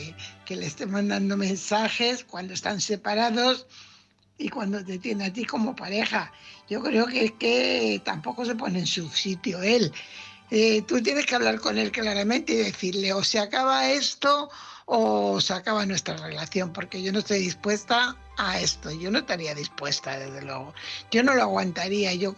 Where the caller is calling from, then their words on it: Fuenlabrada, Community of Madrid, Spain; corresponsal de Fuenlabrada.